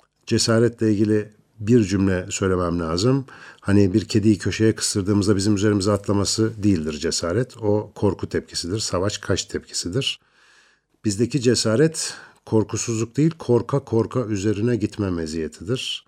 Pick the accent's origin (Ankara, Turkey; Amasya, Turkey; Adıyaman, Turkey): Ankara, Turkey; Eski Ankara Radyo binasında büyüdüğümü söyleyebilirim.